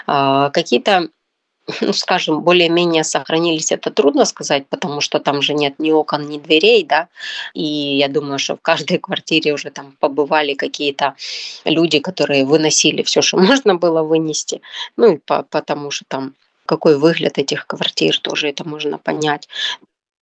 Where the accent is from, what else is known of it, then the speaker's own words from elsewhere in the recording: Kostiantynivka, Donetsk Oblast, Ukraine; born there; also born or lived in Bakhmut; Я жила в Бахмуте с 2003 года, я не коренная бахмутчанка. Я родилась в Константиновке, это город недалеко, за 30 километров от Бахмута. И после обучения приехала туда работать